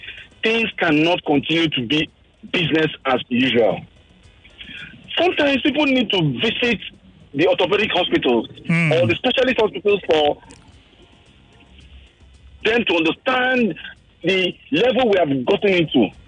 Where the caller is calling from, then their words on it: Lekki, Lagos, Nigeria; I'm calling from Lekki.